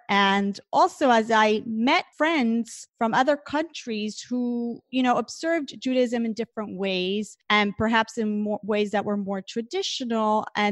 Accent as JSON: {"language": "English", "town": "San Juan", "country": "Puerto Rico", "tie": "born or raised there", "said": "So I grew up in a small island in the Caribbean. I grew up in San Juan, Puerto Rico."}